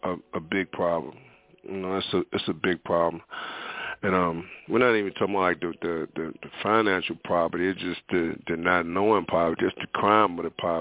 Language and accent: English; Richmond, Virginia, United States; not even knowing I'm a kid from Jackson Ward